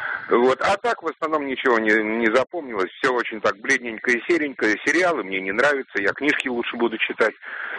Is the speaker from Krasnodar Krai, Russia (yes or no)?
no; Moscow, Russia; я из Москвы